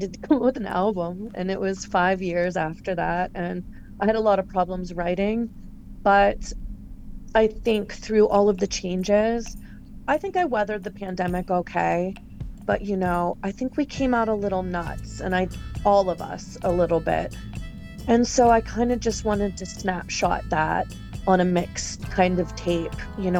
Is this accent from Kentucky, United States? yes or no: no; Pennsylvania, United States; now in Minneapolis, United States; So I live, and I grew up around trains in Pennsylvania. I'm from a huge train city originally.